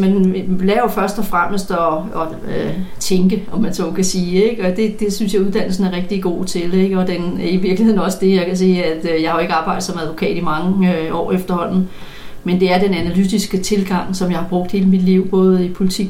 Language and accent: Danish; Kongens Lyngby, Capital Region of Denmark, Denmark; ja, jeg voksede op i Lyngby